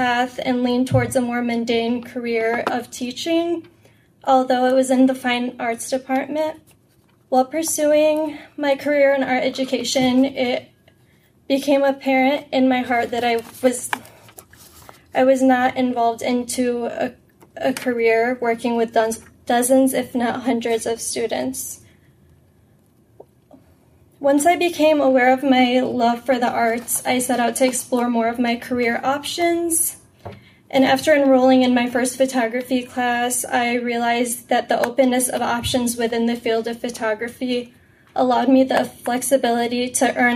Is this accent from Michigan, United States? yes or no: yes; Dearborn, Michigan, United States; I'm a Lebanese-American who was born and raised in Dearborn, Michigan. As a first-generation American, I've been influenced by my cultural background